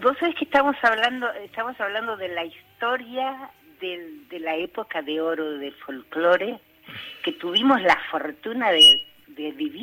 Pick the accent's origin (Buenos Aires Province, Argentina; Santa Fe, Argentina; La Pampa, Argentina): La Pampa, Argentina; General Pico; Yo soy piquense de La Pampa